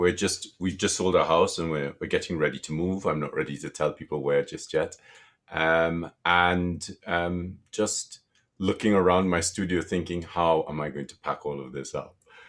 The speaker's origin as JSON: {"language": "English", "country": "Trinidad & Tobago", "tie": "born or raised there", "said": "when I was a kid, I grew up in Trinidad, and I loved the forest"}